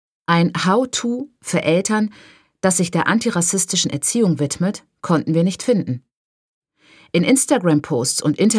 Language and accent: German; Germany; now in Berlin, Germany; Aufgewachsen im Deutschland der 1980er Jahre, sind wir beide Mütter und leben in Berlin.